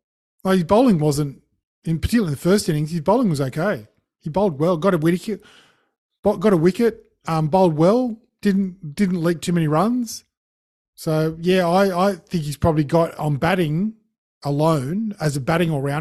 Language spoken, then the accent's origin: English; Australia; Look, as even an Australian, proud Australian supporter, I can't speak highly enough of Stokes.